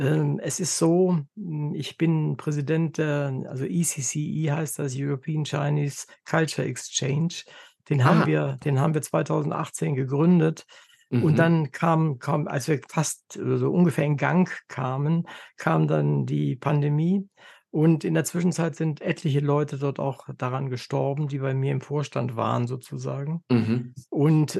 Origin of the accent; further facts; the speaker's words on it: Germany; Es ist wichtig für uns als Deutsche, für uns als Kulturmenschen